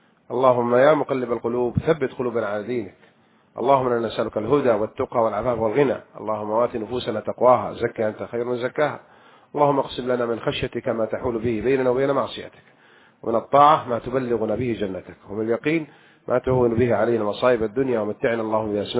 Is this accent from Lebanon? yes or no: no; Egypt; أنا من مصر ويوجد فقراء ومساكين في مصر